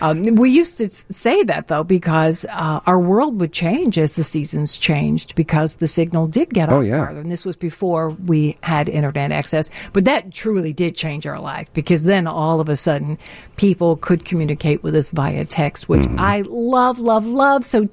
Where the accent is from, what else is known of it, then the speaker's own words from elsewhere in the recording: the South, United States; I'm right there because as a Southerner, her last name just melts my heart.